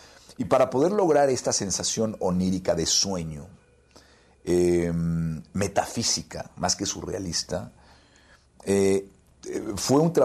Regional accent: Mexico; para quiénes somos los mexicanos que estamos fuera

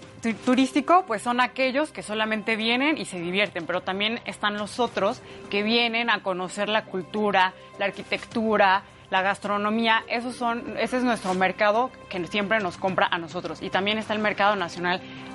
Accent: Mexico; de la calidad de cómo somos los mexicanos

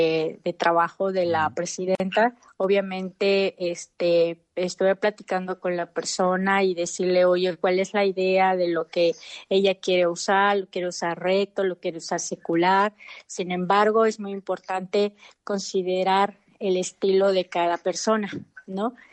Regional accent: Oaxaca, Mexico; Así es un bordado de flores, que es la esencia pues de mi pueblo, es la esencia de la región del Istmo de Tehuantepec.

